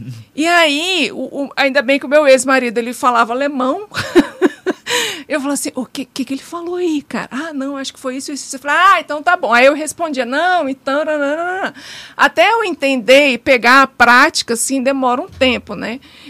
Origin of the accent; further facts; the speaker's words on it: Brazil; now in Portugal; eu tenho o privilégio de ser branca, e olho claro, e eu realmente sou descendente de português